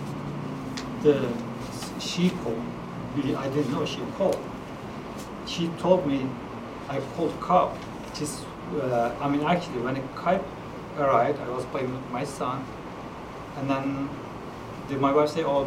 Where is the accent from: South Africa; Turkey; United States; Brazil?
Turkey; English is a second language; I know from I'm from Turkey